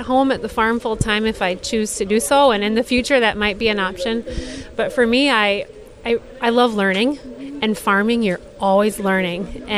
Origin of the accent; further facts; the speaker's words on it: Platteville, Wisconsin, United States; I was in my hometown of Platteville. We're a very rural community, a lot of agriculture